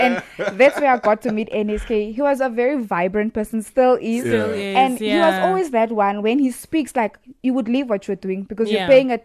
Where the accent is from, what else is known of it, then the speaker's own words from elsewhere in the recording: Namibia; also born or lived in South Africa / Cape Town; is a 25-year-old. I was born in Walvisbaay. Raised in South Africa. And grew up in Namibia. As a Namibian, I love Namibia so much, but I must say the roots from South Africa is even like a deep.